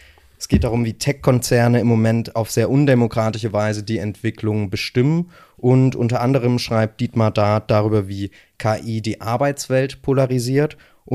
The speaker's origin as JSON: {"language": "German", "region": "East Germany", "country": "Germany", "said": "Und da freue ich mich als Ossi natürlich schon lange auf"}